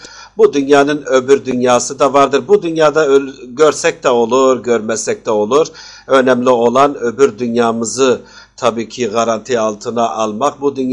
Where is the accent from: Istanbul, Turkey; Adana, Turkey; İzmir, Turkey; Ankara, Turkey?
Adana, Turkey; now in Mersin, Turkey; köken olarak kökümüz Mardin'den gelmektedir. Doğma büyüme de Adanalıyız. Yani Adana'da doğduk, büyüdük. 1980 yılında dünyaya gelmişim. Yaklaşık 5-6 seneden beri de Mersin'de